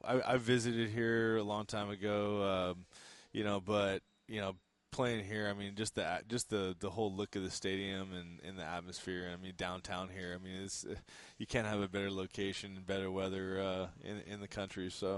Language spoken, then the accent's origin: English; California, United States; I'm a Southern California boy, man. I'm about as north of Southern California as it gets, but I'm from Magic Mountain area